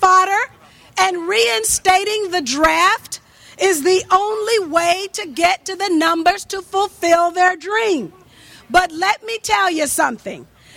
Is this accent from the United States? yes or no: yes; Georgia, United States; 1 month ago, George Bush visited Fort Stewart in my home state of Georgia